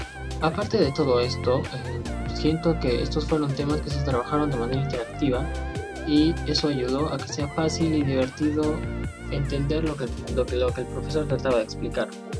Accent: Peru; Esto me ayudó a reconocerme más como peruano

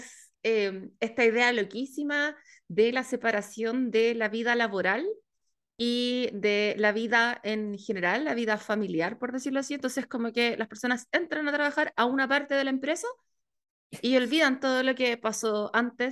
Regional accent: Chile; Es inevitable, tratamos de ser personas serias, pero bueno, somos chilenos al fin y al cabo.

